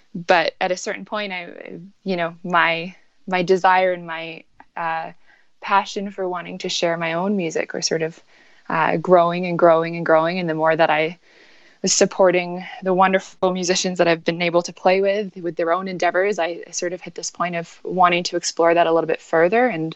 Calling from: Kelowna, British Columbia, Canada; So right now I'm based in Kelowna, British Columbia, okay. Which is just a few hours from Vancouver.

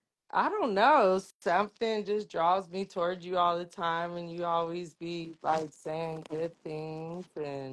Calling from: Glendale, Arizona, United States; Okay, so I'm in Arizona. I'm in Glendale, Arizona.

